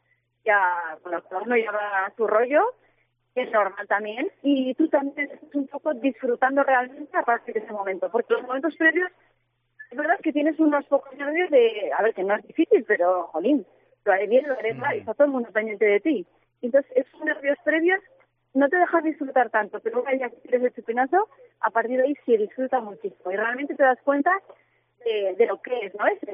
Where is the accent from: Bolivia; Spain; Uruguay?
Spain; yo digamos que la sufrí sola, como única española en Corea